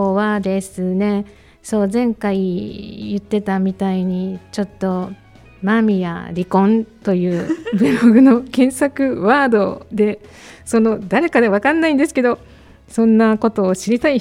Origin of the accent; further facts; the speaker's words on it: Nara, Japan; ×1 の私たち奈良出身×1 ということでお揃い